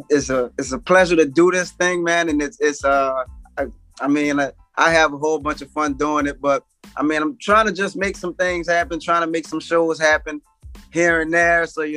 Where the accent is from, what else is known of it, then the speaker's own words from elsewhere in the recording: New Orleans, Louisiana, United States; being that I was from New Orleans and I rap and I had dreads and stuff